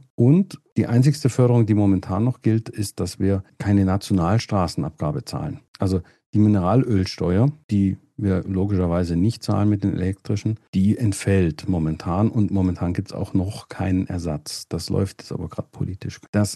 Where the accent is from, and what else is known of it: Germany; now in Switzerland